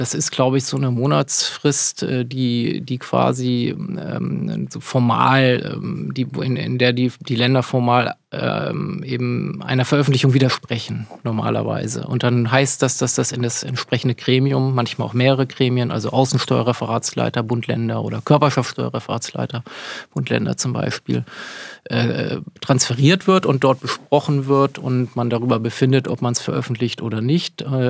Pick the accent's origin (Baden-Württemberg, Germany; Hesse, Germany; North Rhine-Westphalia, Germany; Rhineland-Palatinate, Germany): Baden-Württemberg, Germany; born there; Ich bin gebürtiger Badenser